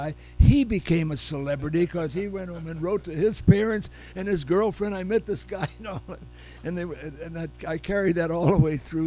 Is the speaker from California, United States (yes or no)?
yes; Los Angeles, California, United States; they know I'm from Los Angeles, they said, "You're from Hollywood?" And I said, "Yes."